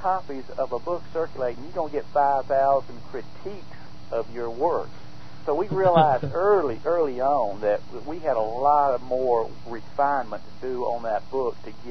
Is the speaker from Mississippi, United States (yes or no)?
yes; Mississippi, United States; now in Louisiana, United States; of Louisiana. We were born and raised in Mississippi. We've lived our adult life in Louisiana